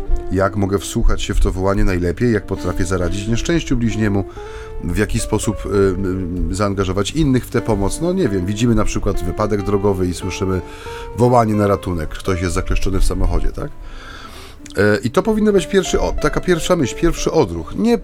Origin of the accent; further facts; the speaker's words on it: South, Poland; Jednego lata była taka fala u nas tam na południu, niedaleko mojej rodzinnej miejscowości, fala podpaleń.